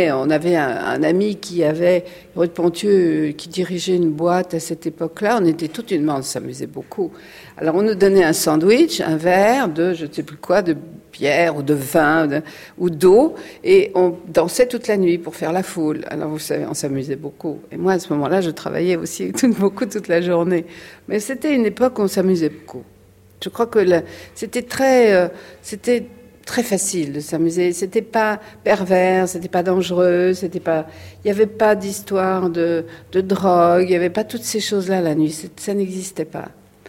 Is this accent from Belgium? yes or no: no; Normandy, France; also born or lived in Brittany; now in Paris, France; Je suis née en Bretagne, je suis tout à fait française, en Bretagne, élevée en Normandie, Et je suis venue à Paris tout de suite après la guerre, à la fin de, après la libération en 1944.